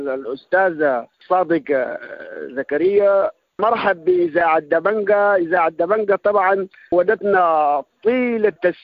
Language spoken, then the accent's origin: Arabic; Sudan; بلادنا السودان الحبيب